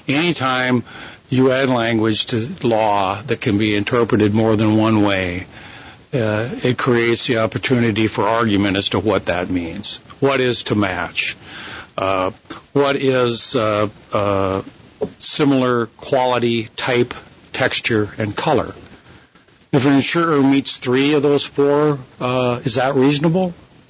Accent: Pierre, South Dakota, United States; I'm an attorney from Pierre

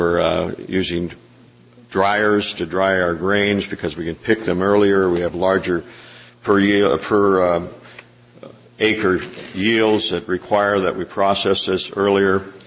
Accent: United States; I was born and raised in Turner County on a farm that did not have electricity until in the 1950s when we got electricity.

